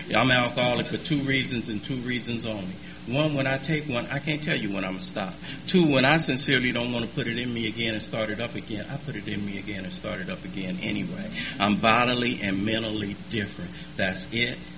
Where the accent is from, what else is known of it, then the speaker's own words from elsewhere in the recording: Watts, California, United States; I can't imagine being anybody other than a young brother growing up in Watts in the 60s.